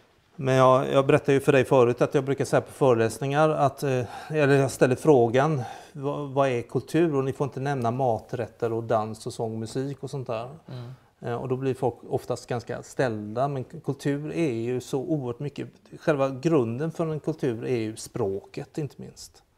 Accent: Gothenburg, Västra Götaland County, Sweden; now in Skåne, Sweden; men jag är göteborgare i skånsk exil.

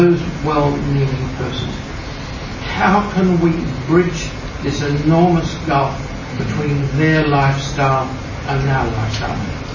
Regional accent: Darwin, Northern Territory, Australia; born there; I was born in Darwin

